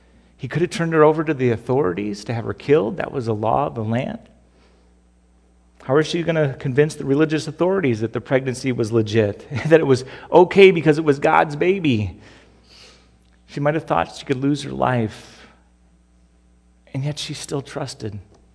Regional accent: United States; I grew up in America just like most of you guys did.

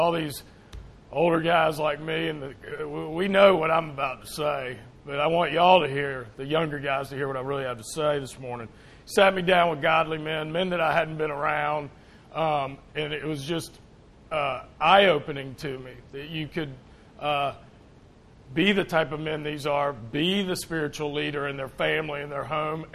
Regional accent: Tucker, Georgia, United States; And I was raised in the church. I grew up in Tucker, Tucker Methodist.

